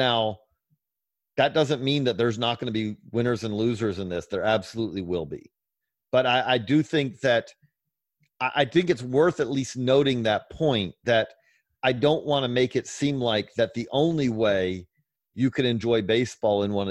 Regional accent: Georgia, United States; you know, I'm from Georgia

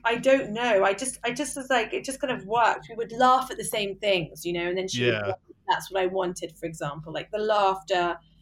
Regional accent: England, United Kingdom; we're both English, you know?

